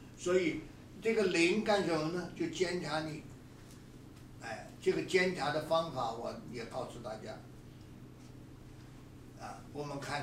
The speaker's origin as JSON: {"language": "Chinese", "country": "China", "said": "因为他，我们中国人讲叫黑了良心，他心里边那个灯就灭了"}